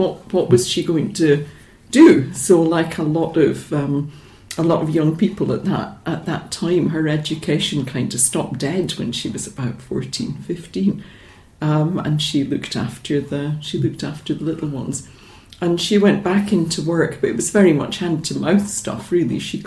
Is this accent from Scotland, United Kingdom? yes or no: yes; Edinburgh, Scotland, United Kingdom; born there; So, I was born in Edinburgh, and that was in 1964